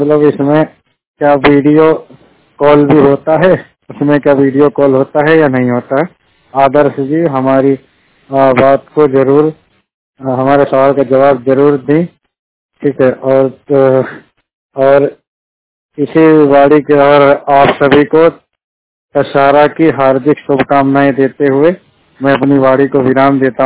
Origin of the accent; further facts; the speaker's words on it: Lucknow, Uttar Pradesh, India; now in Barabanki, India; मैं लखनऊ का रहने वाला हूं और बाराबंकी में रह रहा हूं।